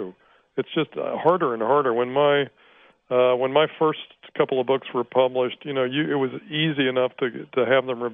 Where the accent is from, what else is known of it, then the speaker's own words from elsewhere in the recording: Winston-Salem, North Carolina, United States; I'm from Winston-Salem.